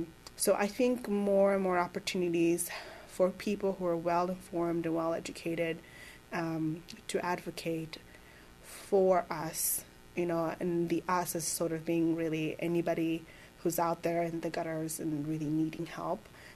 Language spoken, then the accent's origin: English; Rwanda; now in Missouri, United States; I was born and raised in Rwanda, but I think now that I've lived in Missouri for such a long time, it's just my second home. So I tend to say I'm from Colombia now.